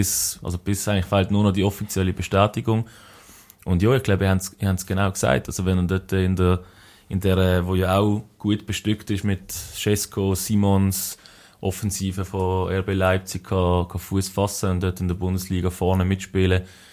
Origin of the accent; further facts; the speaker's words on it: Switzerland; Was jetzt für ihn und für uns als Schweizer Nazi-Fans wahrscheinlich gut ist